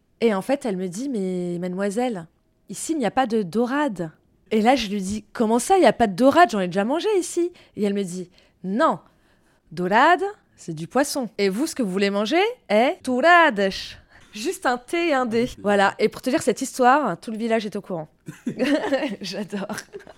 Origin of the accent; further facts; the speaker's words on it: Portugal; Je ne sais pas rouler les R et je suis portugaise.